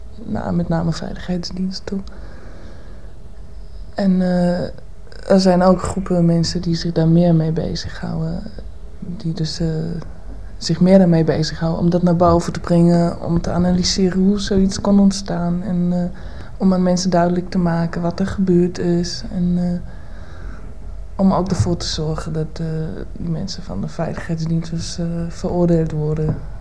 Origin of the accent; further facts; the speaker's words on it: East Germany, Germany; now in Netherlands; nou ja, het land waar ik vandaan kom bestaat niet meer. Het zal weer min of meer opgekocht worden door West-Duitsland.